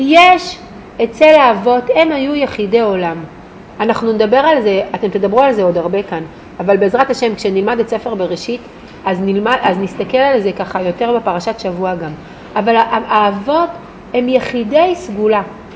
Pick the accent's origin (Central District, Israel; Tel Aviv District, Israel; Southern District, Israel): Southern District, Israel; Kiryat Gat; עד שהתחתנתי הייתי פה פעם אחת, באמת. זה היה ועד אני מקריית גת, מי שישמע 40 דקות מכאן.